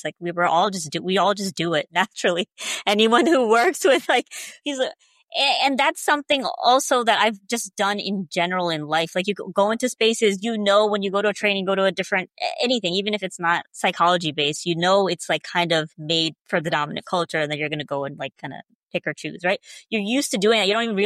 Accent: New York, United States; now in Alabama, United States; I'm in Alabama, but like, I grew up in New York. So I really like did not grow up in white spaces.

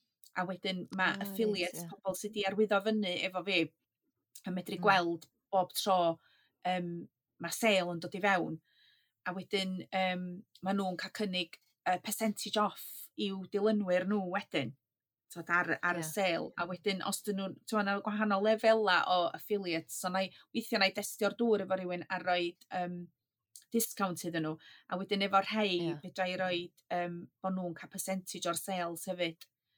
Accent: Wales, United Kingdom; first language Welsh; Ia, dwi di stryglo hefo hwn, de, achos bod i Cymraeg di iaith gyntaf fi, Cymraeg, da ni siarad, wel, da ni double Dutch, actually, fan hyn, cos gath gŵr fi fagu yn Saesneg.

